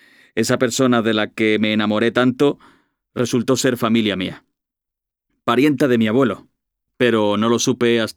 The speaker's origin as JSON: {"language": "Spanish", "town": "San Sebastián", "region": "Basque Country", "country": "Spain", "tie": "born there", "said": "Tengo 40 años. Nací en San Sebastián. Tengo un niño de 10 años, Perú, y una niña de 6, Alicia. Soy Libra, soy de izquierdas, ateo"}